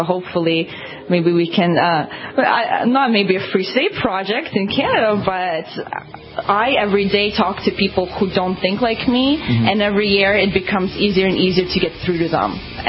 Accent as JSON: {"language": "English", "country": "Russia", "tie": "born or raised there", "moved": "yes", "said": "I have a lot of beautiful childhood memories from growing up in Russia, which there's a lot of freedom if you're on farmland and all that."}